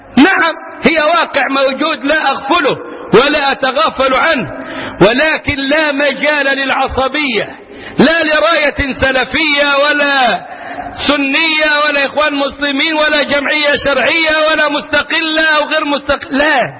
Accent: Egypt

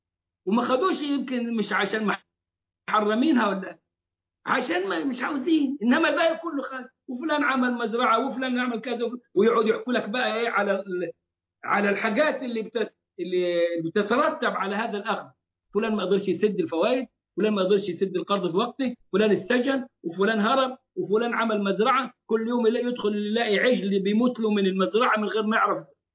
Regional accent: Egypt; شوف اللي حصل عندنا في مصر

